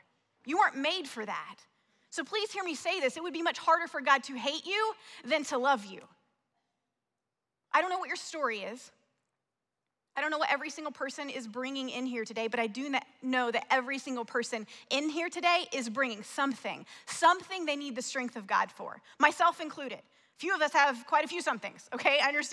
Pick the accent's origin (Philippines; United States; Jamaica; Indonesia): United States; the South; accent: Southern; I grew up in the South. Some of you can hear the accent a little bit and some of the things that I've said. I've tried to get rid of the accent. It stays with me. I can't deny it.